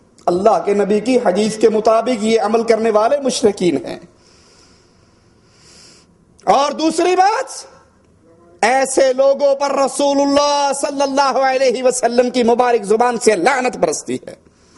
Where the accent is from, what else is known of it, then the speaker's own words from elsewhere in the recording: Abdul Hakim, Punjab, Pakistan; میرے گاؤں میں عبدالحکیم سے باہر نکلو تو وہاں پر دربار ہے پیر دڑکی شاہ.